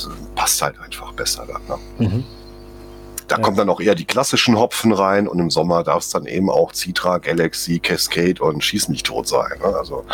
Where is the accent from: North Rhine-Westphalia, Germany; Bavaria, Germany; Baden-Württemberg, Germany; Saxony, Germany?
North Rhine-Westphalia, Germany; Düsseldorf; als Düsseldorfer hat man natürlich irgendwie auch regelmäßig mal ein Altbier im Glas.